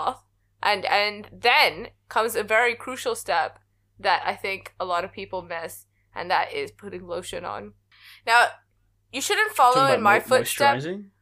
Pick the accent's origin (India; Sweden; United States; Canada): India; so I'm Indian. And in Indian culture, we have a school of medicine.